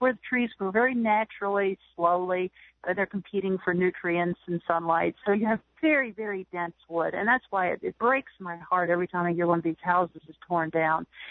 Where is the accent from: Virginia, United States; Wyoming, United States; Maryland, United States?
Virginia, United States; Portsmouth; I am from Portsmouth, Virginia, and there is an Elm Street in Portsmouth. I mean, that's where I was. I'm a native of Portsmouth.